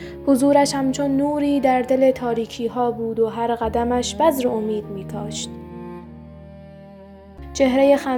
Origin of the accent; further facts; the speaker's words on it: Iran; مهم این است که ما ایرانی هستیم.